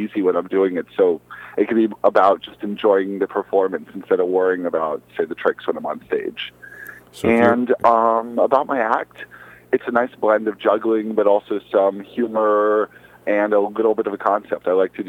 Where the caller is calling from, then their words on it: Montreal, Quebec, Canada; I'm calling in from Montreal in Canada.